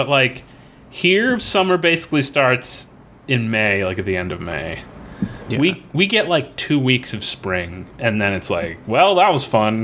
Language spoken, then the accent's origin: English; Florida, United States; The good thing about growing up in Florida is I got used to it raining.